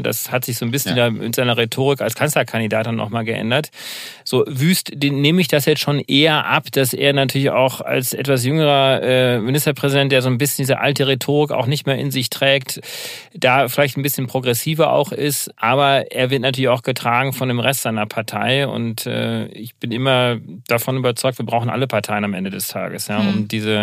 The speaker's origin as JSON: {"language": "German", "region": "North Rhine-Westphalia", "country": "Germany", "said": "ich selber bin Enkel eines Steigers. Also ich komme aus dem Ruhrpott, aus dem Ruhrgebiet ursprünglich und mein Großvater ist noch in die Tiefen des Berges gegangen, hat Kohle hochgeholt"}